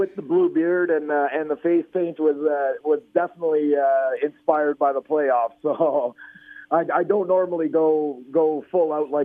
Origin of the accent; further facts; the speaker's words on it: Sudbury, Ontario, Canada; I played hockey my whole life growing up in Sudbury.